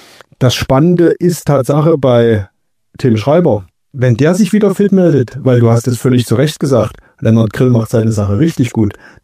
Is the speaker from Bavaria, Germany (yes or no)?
no; Kamenz, Saxony, Germany; also born or lived in Reckelwitz; dass es in Kamenz ist und ich mal wieder in meine Heimat, aber nicht Geburtsstadt zurückkehre